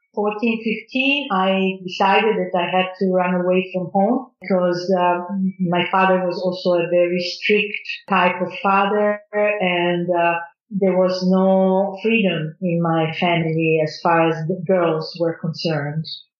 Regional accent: Naples, Campania, Italy; English is a second language; I come from Italy, Napoli, south of Italy, from a very narrow-minded religious background.

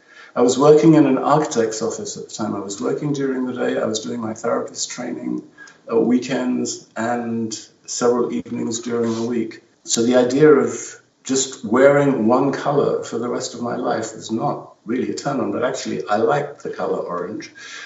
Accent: London, United Kingdom; also born or lived in Sri Lanka; growing up in London, … went to see

